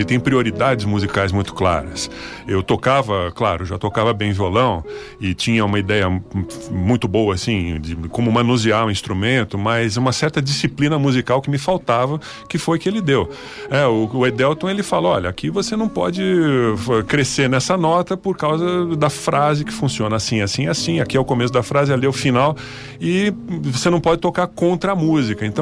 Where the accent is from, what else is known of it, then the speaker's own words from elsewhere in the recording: Jundiaí, São Paulo, Brazil; now in São Paulo, Brazil; Eu cresci em Jundiaí, que não é uma cidade muito distante de São Paulo, mas lá eu tinha um modo de vida muito diferente, né?